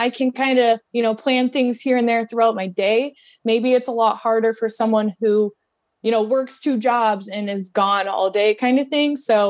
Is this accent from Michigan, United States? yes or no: yes; Michigan, United States; now in Metro Detroit, United States; Yeah, so I'm from Northern Michigan, kind of like the middle of nowhere. And then I moved downstate. So I live in Metro Detroit.